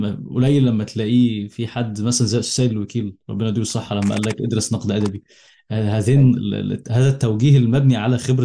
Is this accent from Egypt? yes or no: yes; Nile Delta, Egypt; يعني سواء كان في الدلتا زي ما أنا جاي، أنا من الدلتا